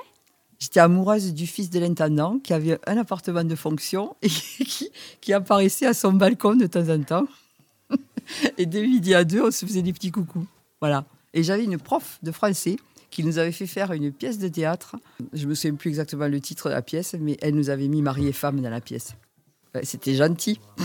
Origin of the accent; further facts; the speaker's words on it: Seix, Occitanie, France; also born or lived in Saint-Girons; Donc je suis née à Saint-Girons à l'hôpital, mais j'ai habité à Seix, un petit village au-dessus de Saint-Girons.